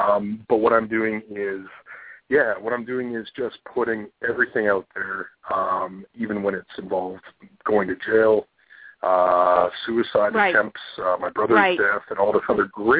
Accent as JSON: {"language": "English", "country": "Canada", "said": "As a Canadian, even, you know, much respect to everyone out there."}